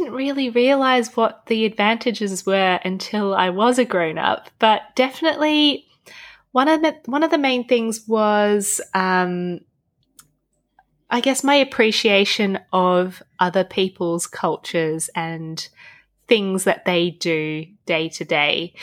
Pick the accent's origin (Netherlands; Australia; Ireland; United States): Australia; also born or lived in Hong Kong; So my, I guess, heritage is Chinese. I was born in Hong Kong, but my mum and dad and I moved to Australia when I was just 8 months old. So I guess I was born into a Chinese family and grew up in Australia.